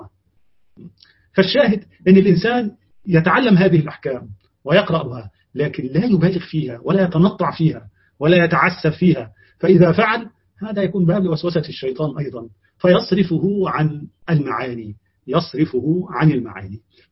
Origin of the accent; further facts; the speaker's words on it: Egypt; خا مثلا عندنا في مصر نقول خا